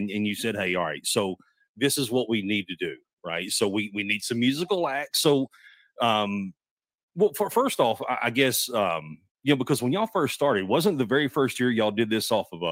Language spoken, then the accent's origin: English; Texas, United States; I'm from Northeast Texas where we do things a little bit different, right?